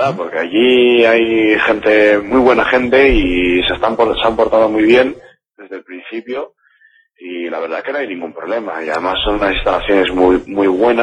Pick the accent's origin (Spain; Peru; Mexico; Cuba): Spain; Canary Islands; yo ya nací en Canarias y he estado prácticamente toda mi vida